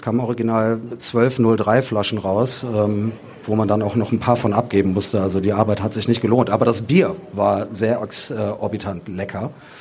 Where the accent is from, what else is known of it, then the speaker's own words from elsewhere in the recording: Düsseldorf, North Rhine-Westphalia, Germany; wir sind Düsseldorfer selber, wir trinken Altbier, wir lieben Altbier.